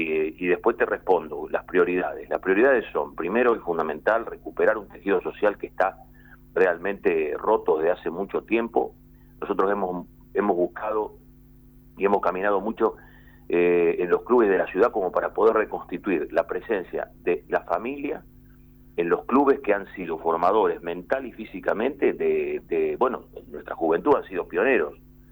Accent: Rosario, Santa Fe, Argentina; Yo soy un rosarino de toda la vida y, y quiero que mi ciudad vuelva a ser lo que en algún momento fue.

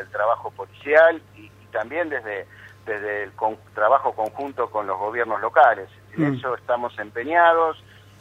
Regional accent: Santa Fe, Argentina; somos testigos los santafesinos

